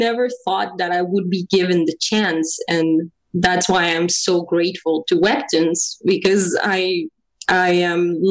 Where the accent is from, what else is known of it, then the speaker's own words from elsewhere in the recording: Mexico; I grew up in Mexico.